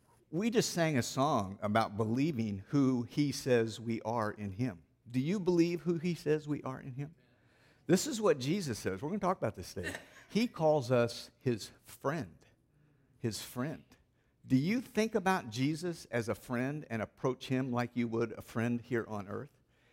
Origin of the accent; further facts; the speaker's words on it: Kansas City, United States; I told him, we're from Kansas City, we're leaving.